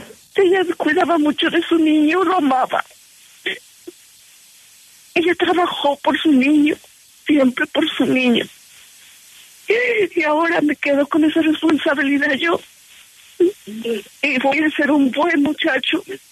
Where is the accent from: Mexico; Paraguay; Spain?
Mexico; Cuernavaca, Morelos; also born or lived in Houston; now in United States; Yo soy de Cuernavaca, Morelos, y yo llegué en el 89, 88. Viví 18 años en Houston